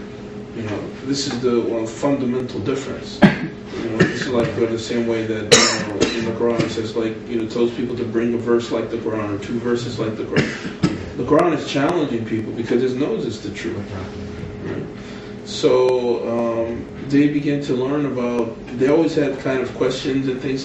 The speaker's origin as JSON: {"language": "English", "town": "Philadelphia", "region": "Pennsylvania", "country": "United States", "said": "So I was originally from Philadelphia, and I guess I started with my parents"}